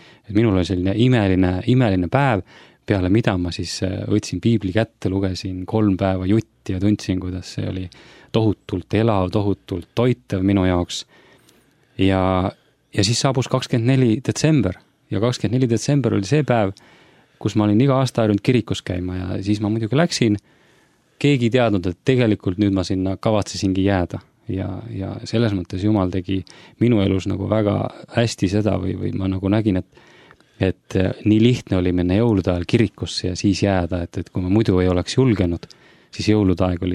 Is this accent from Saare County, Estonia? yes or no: no; Kohila, Rapla County, Estonia; ma olen ise pärit Kohilast ja käin ka Kohila koguduses. Ma olen tegelikult elanud terve oma elu põhimõtteliselt seal välja arvatud, käisin vahepeal Tallinnas koolis.